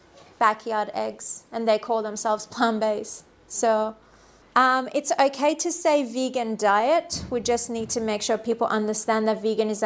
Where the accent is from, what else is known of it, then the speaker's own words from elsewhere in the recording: Iran; I'm from Iran, and when I talk to Iranian people, it's the same.